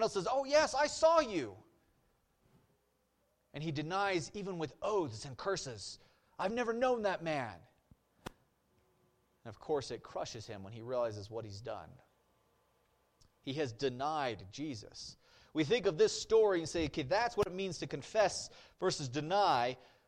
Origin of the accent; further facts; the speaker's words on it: Wyoming, United States; You don't know I'm from Wyoming, though, because we speak the right way.